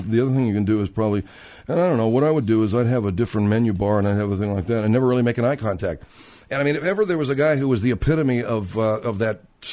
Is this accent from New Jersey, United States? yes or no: no; Arcadia, California, United States; I knew a couple of kids I grew up with in Arcadia that were definite casualties of hallucinogenics.